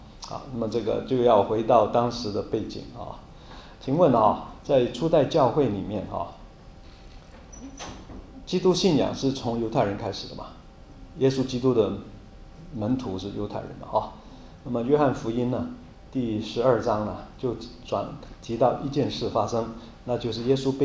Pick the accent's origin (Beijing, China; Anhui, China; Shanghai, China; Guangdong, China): Guangdong, China; 哎呀，我是广东人，知道吧？